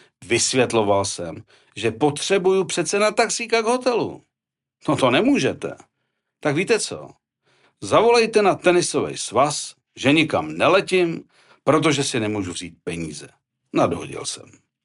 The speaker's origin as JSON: {"language": "Czech", "town": "Teplice", "region": "Ústí nad Labem Region", "country": "Czechia", "tie": "born or raised there", "said": "Když tedy vyřizoval můj přestup z rodných Teplic"}